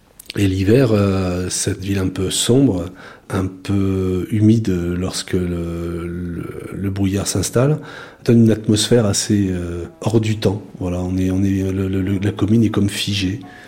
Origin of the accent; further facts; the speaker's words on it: Nouvelle-Aquitaine, France; Non, pas du tout. Je suis originaire des Charentes.